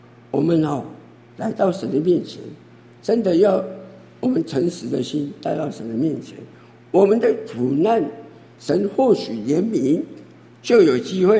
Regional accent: China; 尤其我们中国人的文化，大中华文化

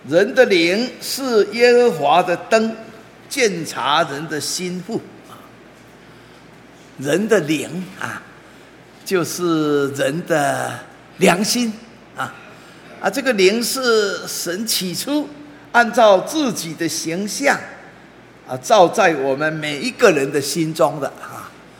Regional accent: China; 那我们中国人啊很会解说这个情欲

